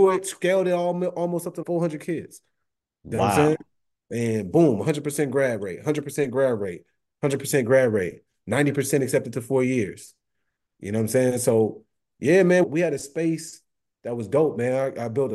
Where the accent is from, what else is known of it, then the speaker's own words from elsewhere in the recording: Compton, California, United States; Man, I grew up in Watson Compton.